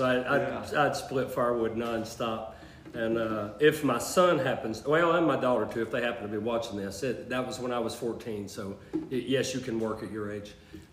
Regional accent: Jasper, Alabama, United States; I was born and raised in Jasper. I went to Curry, up around your stomping grounds, neck of the woods.

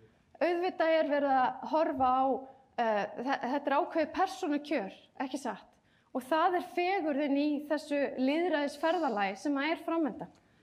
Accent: Reykjavik, Capital Region, Iceland; Ég auðvitað ólst upp í Reykjavík en var eins og segir mikið sveit og ég hef stórt landsbyggðarhjarta

